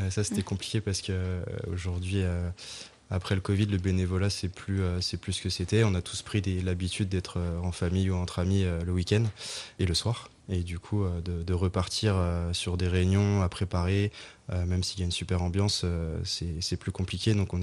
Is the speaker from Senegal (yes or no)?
no; Entrammes, Pays de la Loire, France; Ouais, moi je le faisais depuis que j'étais tout petit, parce que je suis originaire d'Entrammes.